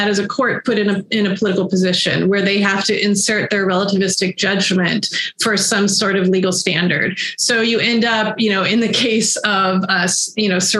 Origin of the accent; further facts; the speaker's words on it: California, United States; I grew up in California in the 80s. There were no double-decker buses.